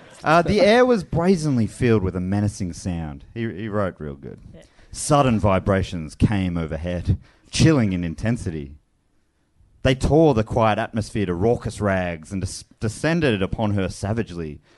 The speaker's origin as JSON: {"language": "English", "region": "South West England", "country": "United Kingdom", "accent": "Wiltshire", "said": "It's my accent."}